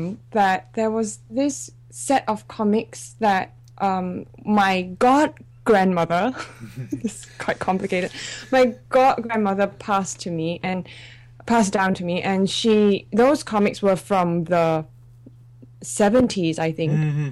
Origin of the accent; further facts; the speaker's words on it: Singapore; I'm from Singapore, that's right.